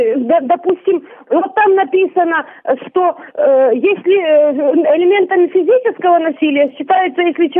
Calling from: Luhansk Oblast, Ukraine; Я из Луганской области, постоянно вас слушаю.

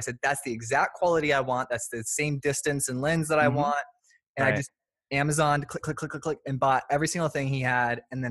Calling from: Florida, United States; Florida. So we're getting the rain.

